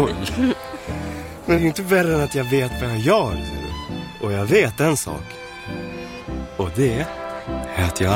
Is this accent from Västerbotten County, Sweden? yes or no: yes; Vännäs, Västerbotten County, Sweden; Jag kommer från Vännäs.